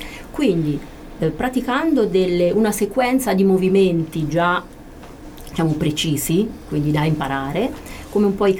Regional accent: Perugia, Umbria, Italy; io invece sono di Perugia

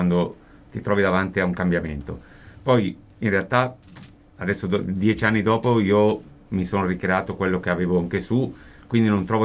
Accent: Lombardy, Italy; Siamo nati perché io, che sono lombardo

